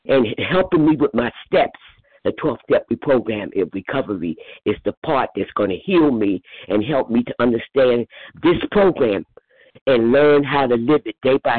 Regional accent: New Jersey, United States; I'm from New Jersey.

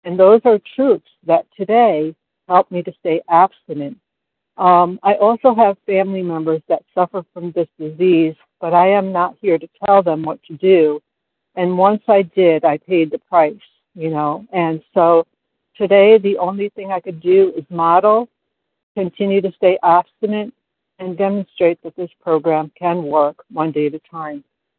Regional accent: New York, United States; I'm from New York.

